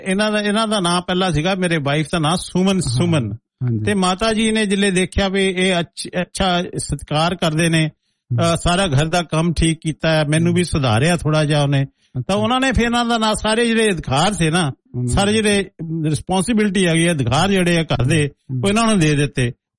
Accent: Punjab, India; ਤੇ ਮੈਂ ਨਾਨਕੇ ਰਹਿੰਦਾ ਆਪਣੇ, ਵੈਸੇ ਸਾਡਾ ਪਿੰਡ ਨਕੋਦਰ ਦੇ ਕੋਲ ਹੈਗਾ, ਤੇ ਉਹਨਾਂ ਦੇ ਪਿੰਡ ਦੇ ਕੋਲ ਸਾਡੇ ਨਾਨਕਿਆਂ ਦਾ ਪਿੰਡ ਸੀ, ਮੈਂ ਨਾਨਕਿਆਂ ਦੇ ਰਹਿੰਦਾ ਸੀ ਮਹਾਜਨ

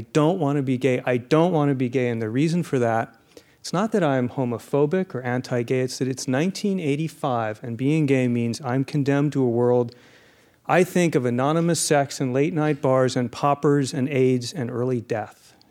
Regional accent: Phoenix, Arizona, United States; Phoenix, Arizona.

